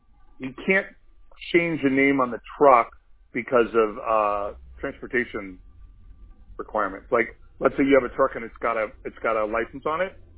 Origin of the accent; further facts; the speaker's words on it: Encino, California, United States; I grew up in Encino, and I'm about as white a kid as you can imagine, and I started a gardening right at 18, so I kind of got stuck having to learn Spanish.